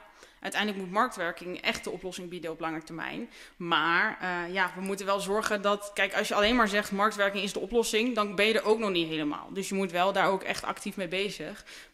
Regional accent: Drenthe, Netherlands; Nou, ik kom natuurlijk zelf uit Drenthe.

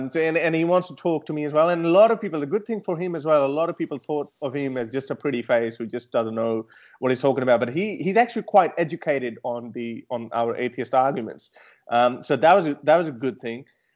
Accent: Pakistan; because me being a Pakistani myself, it would make more sense for me to try to target that audience.

